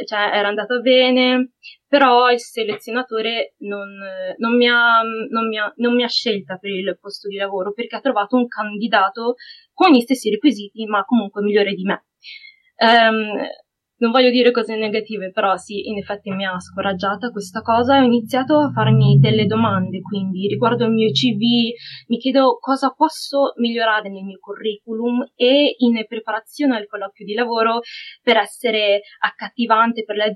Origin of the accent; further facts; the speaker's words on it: Milan, Lombardy, Italy; ho 24 anni e sono di Milano.